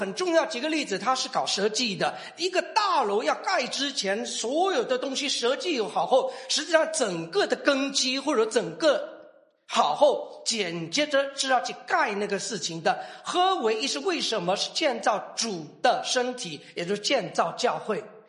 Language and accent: Chinese; China; 对我们中国人，我们华人个个人都是精英啊